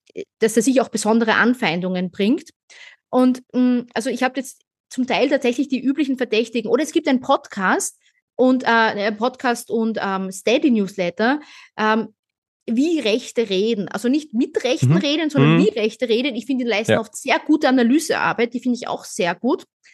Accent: Austria; Als Österreicherin war ich über Jahre hinweg begeistert über die Möglichkeiten, die es in Deutschland gibt

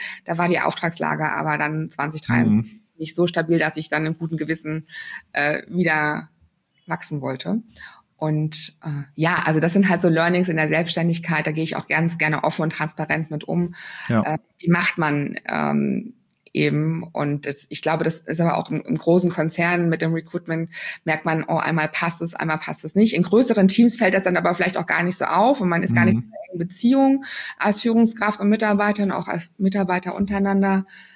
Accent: Germany

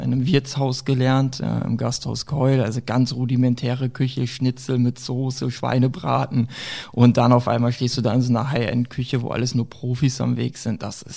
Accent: North Rhine-Westphalia, Germany; born there; ich komme ja gebürtig aus Nordrhein-Westfalen, habe dort meine Ausbildung gemacht.

